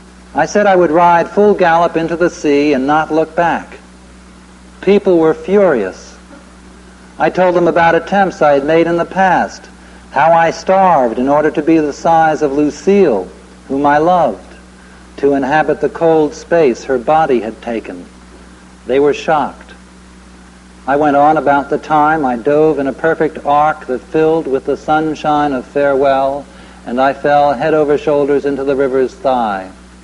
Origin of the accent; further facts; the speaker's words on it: Prince Edward Island, Canada; born there; I was born on Prince Edward Island.